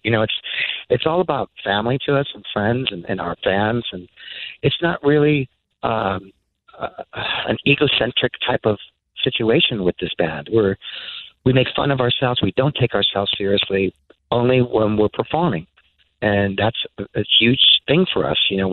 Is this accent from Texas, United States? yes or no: no; Montebello, California, United States; and I grew up in Montebello, California. Actually, that's where I grew up at. So Montebello is always known for you know, the old school punk rock scene